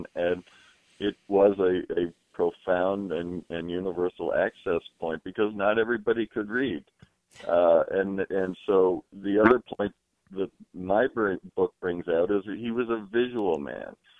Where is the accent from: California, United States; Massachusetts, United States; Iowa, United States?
Massachusetts, United States; Boston; I grew up in Boston